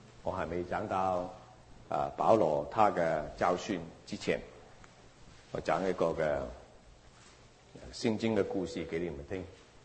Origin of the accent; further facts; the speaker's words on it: Hong Kong; 我是从香港来，我个家庭是很穷。